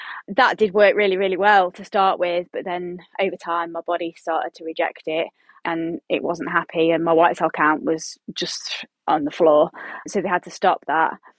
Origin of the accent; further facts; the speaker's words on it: East Midlands, United Kingdom; I'm from Derbyshire.